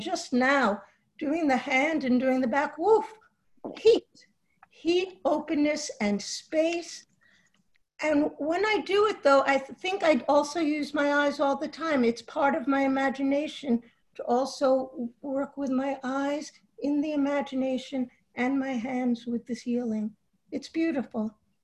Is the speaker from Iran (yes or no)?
no; Nyack, New York, United States; Nyack, New York.